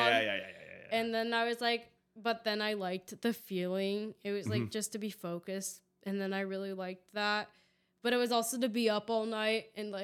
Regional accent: Encinitas, California, United States; I grew up in Southern California, so San Diego, North County.

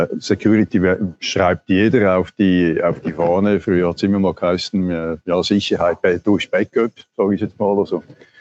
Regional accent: Switzerland; dass wir als Schweizer vielleicht noch nicht so uns gewohnt sind, darüber sprechen

